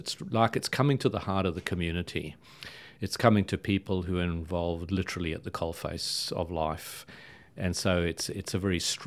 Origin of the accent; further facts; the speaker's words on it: South Africa; Well, you know, I'm a bit of a nomad. I come from South Africa. I haven't stayed in one place all that long.